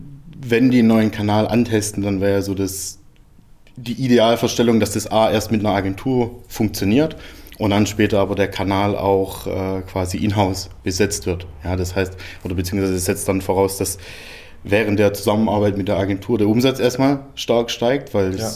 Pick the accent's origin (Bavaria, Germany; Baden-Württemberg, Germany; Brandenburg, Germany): Baden-Württemberg, Germany; Gaildorf; Geildorf, born and raised.